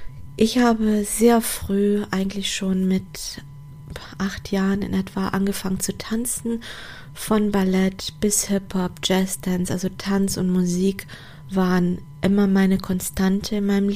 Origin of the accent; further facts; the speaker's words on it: Portugal; German is a second language; now in Germany; ich komme aus Portugal, aus einem Land, wo die Menschen die Sonne im Herzen tragen und ja, wo Zusammenhalt und Gastfreundschaft sehr groß geschrieben wird.